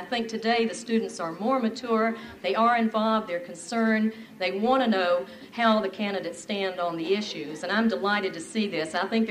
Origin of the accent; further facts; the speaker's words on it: North Carolina, United States; When we went through my home area, I'm from North Carolina, through the South, the response was just tremendous